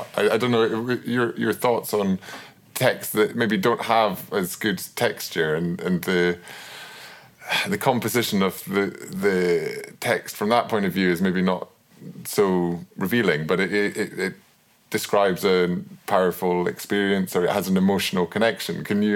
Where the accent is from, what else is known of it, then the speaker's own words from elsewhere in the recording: Inverness, Scotland, United Kingdom; From Inverness, so the east coast.